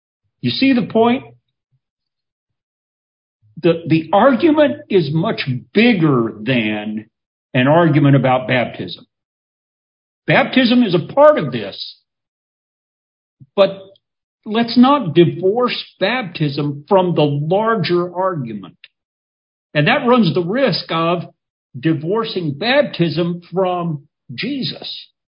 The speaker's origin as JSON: {"language": "English", "region": "the South", "country": "United States", "tie": "born or raised there", "said": "I grew up in the South, and in the South, you say you're going to go do something and somebody else says you reckon."}